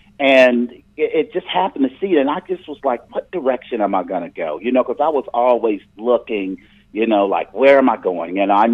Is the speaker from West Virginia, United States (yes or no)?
yes; West Virginia, United States; I said, yeah, I'm from West Virginia. I said, we all look out for West Virginia people